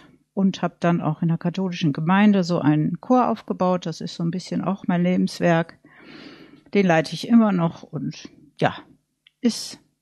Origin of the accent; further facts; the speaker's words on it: North Rhine-Westphalia, Germany; Und ich bin im Münsterland aufgewachsen